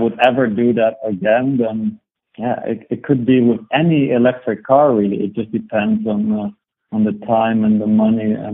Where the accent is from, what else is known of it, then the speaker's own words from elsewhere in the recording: Amsterdam, North Holland, Netherlands; I think it's also growing up in Amsterdam that has just set my mind a certain way